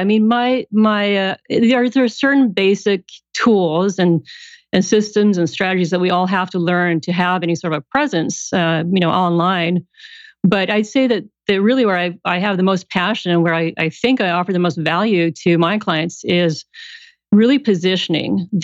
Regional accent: Sweden; moved away as an adult; now in San Diego, United States; I am a Swedish transplant, now living here in San Diego with my husband and daughter, and I grew up in Sweden. I moved over to go to college

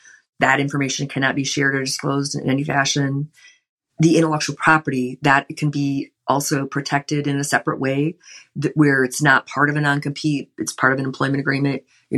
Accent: Michigan, United States; A lot of state laws are different, and I'm from Michigan, so Michigan's rule is basically one of reason

